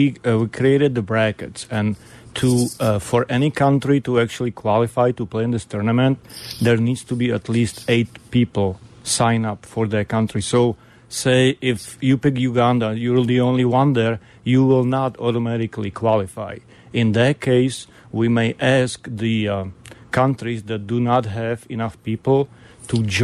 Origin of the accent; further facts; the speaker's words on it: Czechia; English is a second language; now in Chicago, United States; Well, I live in south suburbs right now, but originally from Czechoslovakia.